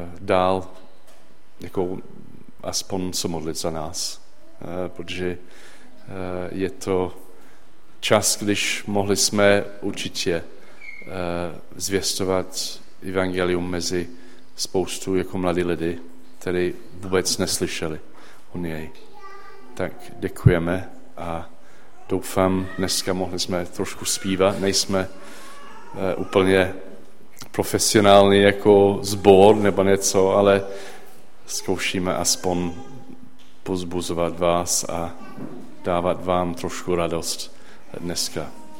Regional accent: England, United Kingdom; Czech is a second language; now in Czech Republic; Poznáte podle jako přízvuku, asi nejsem Čech, jsem Angličan.

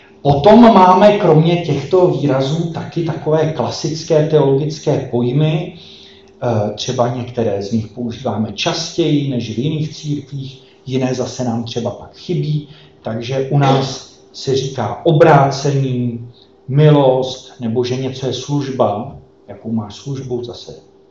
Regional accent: České Budějovice, South Bohemian Region, Czechia; já jsem z Budějovic, tam jsme se s Renatkou potkali.

